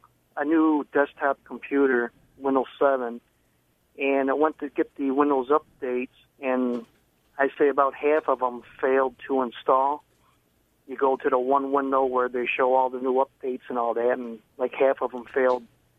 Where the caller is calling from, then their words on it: Hamlin, New York, United States; Hamlin, New York.